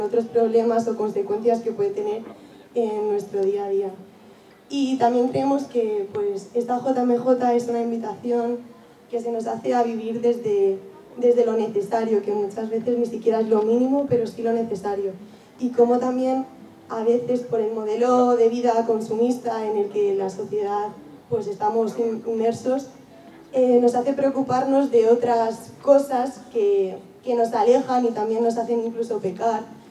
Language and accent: Spanish; Spain; nuestro grupo que somos de Escolapios de Betania e diferentes partes de España